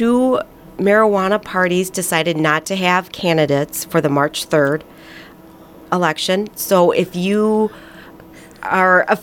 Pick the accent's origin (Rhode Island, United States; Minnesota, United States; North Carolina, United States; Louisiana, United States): Minnesota, United States; Minneapolis–Saint Paul; As a kid, you know, growing up, I grew up in the Twin Cities. We would come down here occasionally.